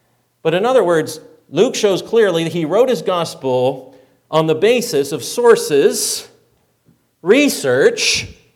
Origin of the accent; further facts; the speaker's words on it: Canada; So growing up in Canada, here's a fun game you can play in Canada in the winter.